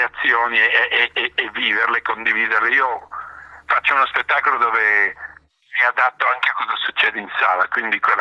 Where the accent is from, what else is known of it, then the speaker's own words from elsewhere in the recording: England, United Kingdom; Perché sono cresciuto in Inghilterra negli anni della giovinezza